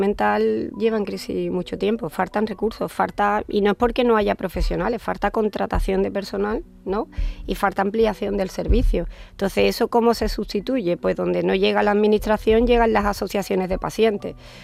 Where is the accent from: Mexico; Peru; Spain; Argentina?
Spain; Jerez de la Frontera, Andalusia; O Jerez, yo soy de Jerez, entonces me duele, ¿no? Especialmente Jerez, me duele Andalucía, ¿no?